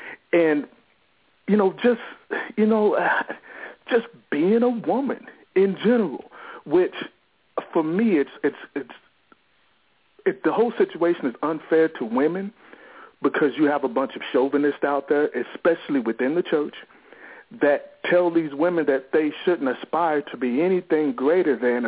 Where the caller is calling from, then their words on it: Houston, Texas, United States; But anyway … I'm calling from Houston, Texas.